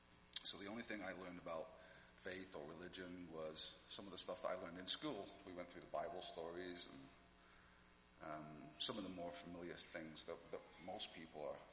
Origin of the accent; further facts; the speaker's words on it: England, United Kingdom; I'm English, before somebody says something.